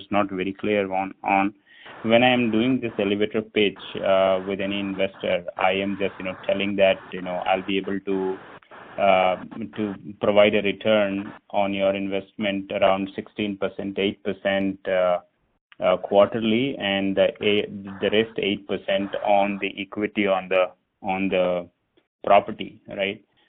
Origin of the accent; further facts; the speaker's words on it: Chicago, Illinois, United States; I'm from Chicago.